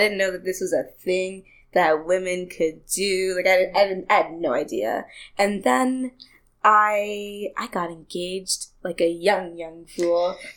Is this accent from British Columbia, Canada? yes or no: no; Ontario, Canada; also born or lived in United States; Like I grew up in Ontario, of course, but I ended up moving to the United States super duper young, and living there I had no status.